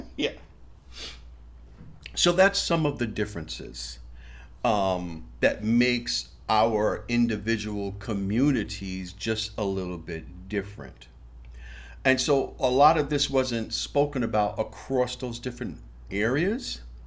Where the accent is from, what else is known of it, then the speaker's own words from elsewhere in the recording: New York, United States; And personally, me, I don't trust anybody anyway. And then you add that I'm from New York, I go out of state.